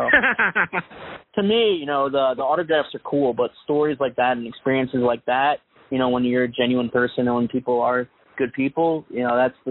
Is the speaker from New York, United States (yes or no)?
yes; Brooklyn, New York, United States; As a kid, I'm originally from Brooklyn